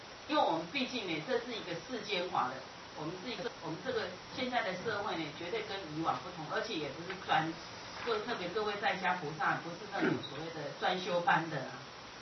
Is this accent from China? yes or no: no; Taiwan; 我想我们台湾人很快就会成为一个国际化的话